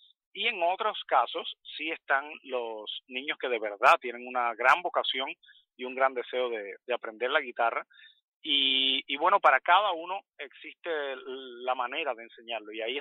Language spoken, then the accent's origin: Spanish; Holguín, Cuba; Soy oriundo de Cuba, de la ciudad de Holguín, la ciudad de los parques.